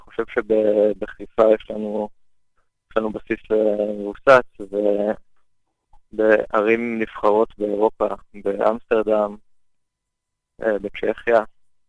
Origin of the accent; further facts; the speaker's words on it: Haifa, Haifa District, Israel; התחלנו בחיפה. אני והזמר חיפאים.